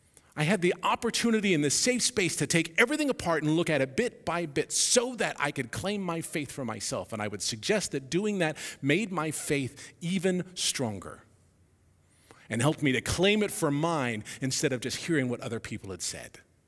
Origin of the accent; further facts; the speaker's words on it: Florida, United States; born there; I was born in South Florida. That's what we did there too.